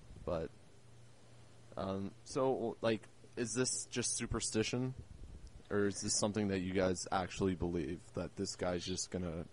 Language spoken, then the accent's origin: English; Canada; But I am Canadian, and I don't know crap about football.